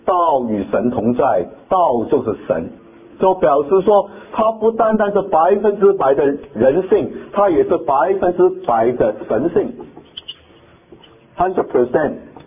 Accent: Guangdong, China; 比如说我们广东人在香港常常描写人说

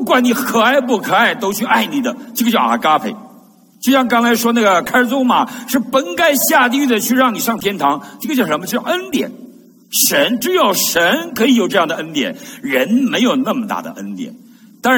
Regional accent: Northeast China, China; 我们东北人有句话

